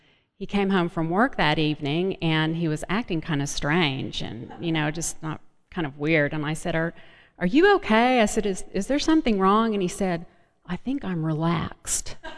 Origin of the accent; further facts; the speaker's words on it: Oklahoma City, Oklahoma, United States; I grew up in Oklahoma and in a very kind of what I would consider average middle-class family. We lived in the suburbs in Oklahoma City.